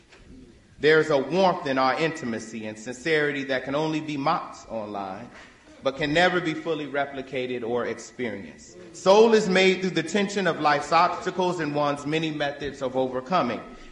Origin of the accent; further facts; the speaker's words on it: Chicago, Illinois, United States; I'm from West Englewood, Chicago. Arguably the worst part of the murder capital of the country.